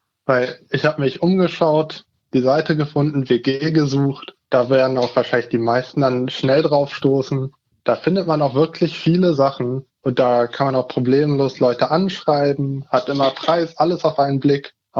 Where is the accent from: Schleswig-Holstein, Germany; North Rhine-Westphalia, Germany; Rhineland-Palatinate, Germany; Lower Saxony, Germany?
Lower Saxony, Germany; Hanover; ich komme aus der Region Hannover. Und bin da jetzt in Hannover Auszubildender.